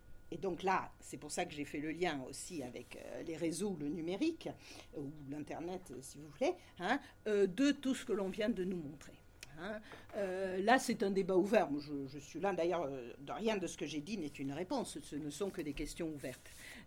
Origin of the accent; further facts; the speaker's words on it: Marseille, Provence-Alpes-Côte d'Azur, France; je suis marseillaise, donc je pense plutôt à la mer